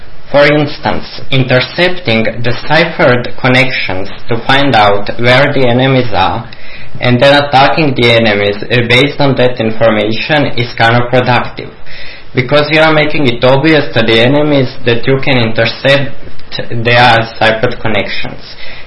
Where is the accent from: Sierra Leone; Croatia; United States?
Croatia; English is a second language; from Croatia.